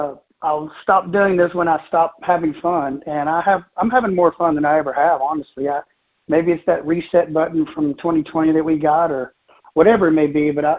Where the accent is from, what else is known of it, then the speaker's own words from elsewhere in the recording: Texas, United States; I'm born and raised in Texas and been playing here for, I've never moved.